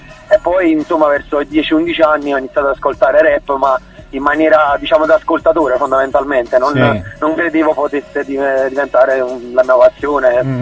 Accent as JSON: {"language": "Italian", "town": "Avellino", "region": "Campania", "country": "Italy", "said": "Io vengo da Avellino, che è vicino a Napoli"}